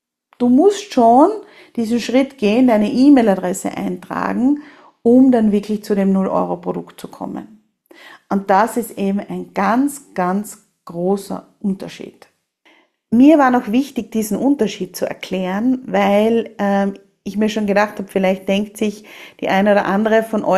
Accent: Austria; Was nichts kostet, ist nichts wert, sagt man bei uns in Österreich.

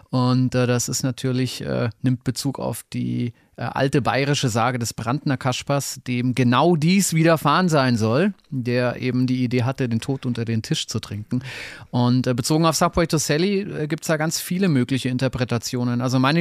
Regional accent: Bavaria, Germany; du als Regensburger und ich als Franke

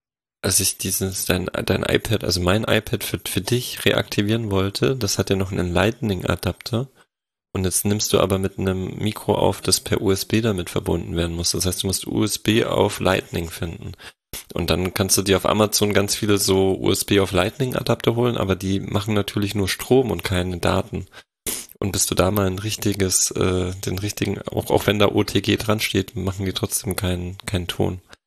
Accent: Bavaria, Germany; now in Brandenburg, Germany; Naja, ich bin ja Bayer, der seine neue Heimat in Brandenburg entdeckt hat.

